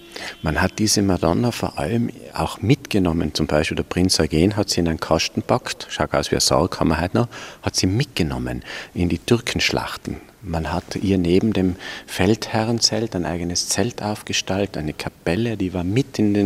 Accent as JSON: {"language": "German", "region": "Tyrol", "country": "Austria", "lives_now": "Vienna, Austria", "said": "Das ist für mich als Tiroler, als Gebirgstiroler unmöglich."}